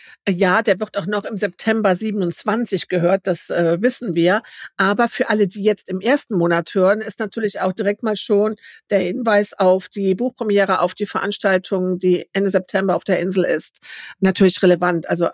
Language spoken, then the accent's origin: German; Rhineland, Germany; ich bin Rheinländerin.